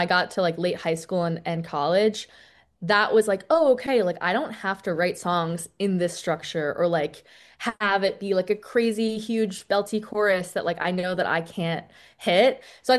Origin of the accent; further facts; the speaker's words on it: Connecticut, United States; So I'm from Connecticut, which is where I'm coming at you from today.